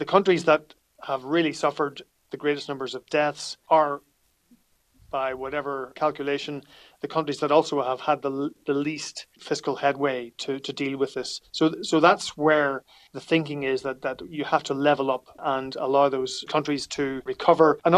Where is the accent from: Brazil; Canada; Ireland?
Ireland; Otherwise, we as Irish exporters don't have people to export to.